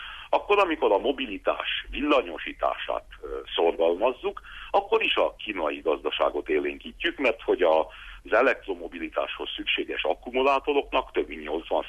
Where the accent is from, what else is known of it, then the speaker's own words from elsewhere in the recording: Transylvania, Romania; otthon Erdélyben, az erdélyi közvéleményben